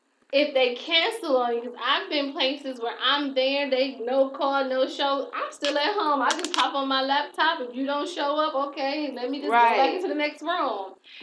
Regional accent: Saginaw, Michigan, United States; because they're downstate in the Detroit area, because, you know, I'm from Saginaw, mm-hmm. so we have some people in Saginaw

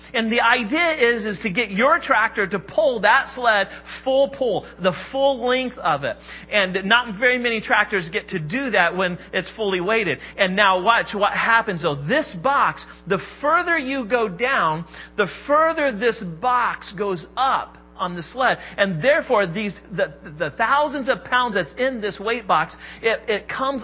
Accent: Modoc, Indiana, United States; You know, many of you I know that I grew up in Modoc, Indiana, middle of nowhere. Modoc has a population of like 200 people when I lived near there.

